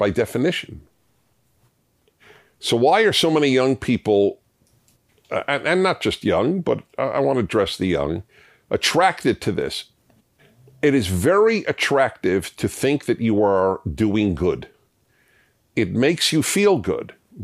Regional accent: United States; And I don't say it because I'm American.

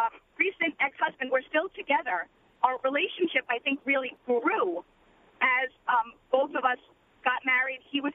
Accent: Brooklyn, New York, United States; also born or lived in Staten Island; now in Manalapan, United States; So I just moved to Manalapan in January from Staten Island in 2011 from being born and raised in Brooklyn.

